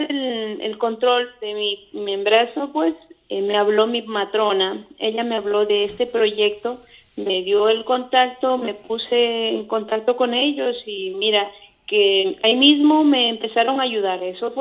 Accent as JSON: {"language": "Spanish", "country": "Ecuador", "moved": "yes", "said": "como yo soy emigrante, soy de Ecuador"}